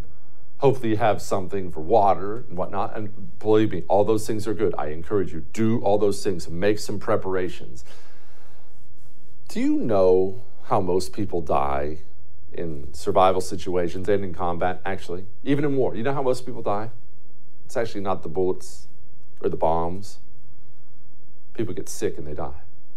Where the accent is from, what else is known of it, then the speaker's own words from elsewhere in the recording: Montana, United States; I've killed a lot of prairie dogs. I grew up in Montana. We used to go kill them all the time.